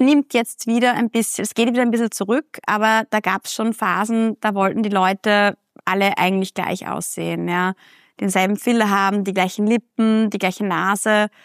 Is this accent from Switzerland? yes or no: no; Austria; Das ist bei uns in Österreich sind das 4 Wochen.